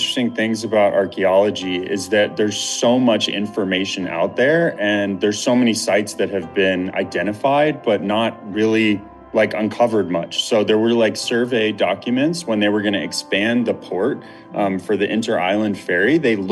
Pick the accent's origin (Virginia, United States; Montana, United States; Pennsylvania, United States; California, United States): California, United States; now in Hawaii, United States; No, so I grew up in California, but my folks have been on Kauai, which is the westernmost of the Hawaiian island chain.